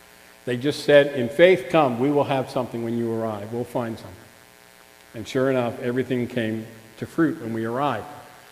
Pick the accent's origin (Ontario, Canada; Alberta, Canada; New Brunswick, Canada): New Brunswick, Canada; we grew up and lived in New Brunswick, my wife and I, and we were living in Fredericton